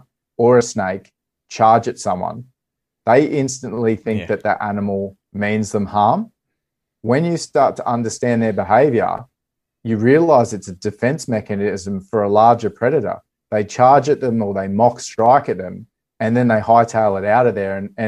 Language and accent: English; Gold Coast, Queensland, Australia; because I was growing up on the Gold Coast on the Gold Coast, and we would visit the Gold Coast hinterland